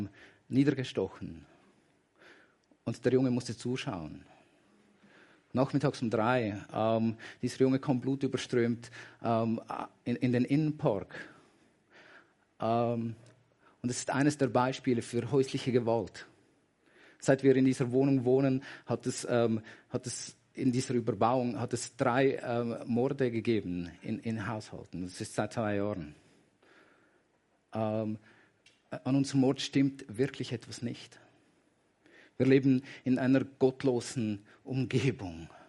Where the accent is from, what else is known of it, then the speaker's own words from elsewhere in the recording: Zurich, Switzerland; Ich bin ursprünglich, komme ich von der anderen Seite des Sees. Ich bin im Zürcher Oberland groß geworden. Habe da meine Wurzeln und in einem Dorf mit circa, ich weiß gar nicht, etwa 13.000 Einwohnern und über 10 verschiedenen Kirchen.